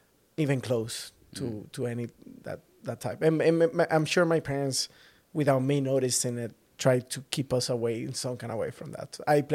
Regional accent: St. Petersburg, Florida, United States; I grew up in St. Petersburg, Florida.

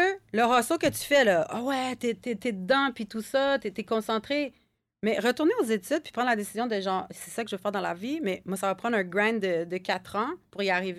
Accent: Ontario, Canada; now in Quebec, Canada; ils ont fait chier à cause que je viens de l'Ontario. Même si j'ai fait mon collège en français, je suis arrivée ici

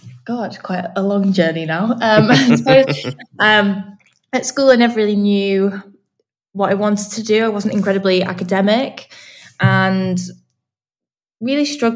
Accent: Manchester, North West England, United Kingdom; Yeah, I'm from Manchester. Up north.

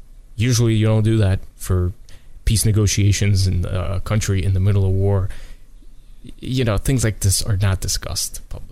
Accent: United States; As people know, I'm an American.

